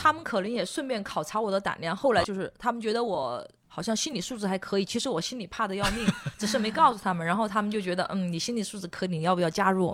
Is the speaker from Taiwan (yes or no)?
no; Chongqing, China; 我是重庆人，重庆没有海，有山，但是山呢又没有雪山，有洞很多